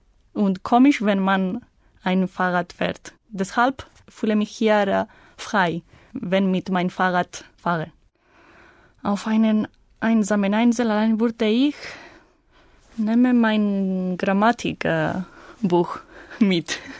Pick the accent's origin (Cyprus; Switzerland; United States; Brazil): Cyprus; German is a second language; now in Germany; Ich komme aus Zypern. Ich bin geboren im Jahr 1982.